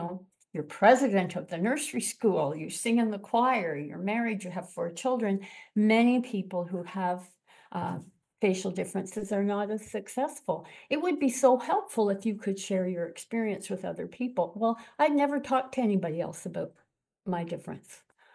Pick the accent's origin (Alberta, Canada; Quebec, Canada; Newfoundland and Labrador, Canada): Quebec, Canada; Montreal; also born or lived in Eastern Townships / Niagara-on-the-Lake / Toronto; I grew up in Montreal. Raised, went to university in the Eastern Townships, raised my children in Niagara-on-the-Lake, and then moved to Toronto and came out here about 12 years ago.